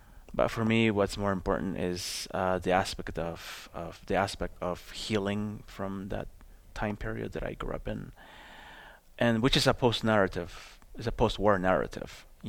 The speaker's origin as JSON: {"language": "English", "town": "Toronto", "region": "Ontario", "country": "Canada", "tie": "born or raised there", "said": "so that made me feel like I belonged more growing up in Toronto amongst this Latin community"}